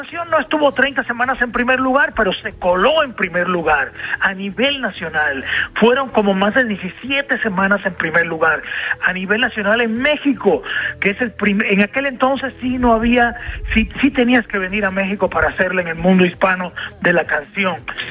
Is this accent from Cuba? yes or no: yes; Cuba; yo quería siempre cantar esa canción de … que es un compatriota cubano de Miami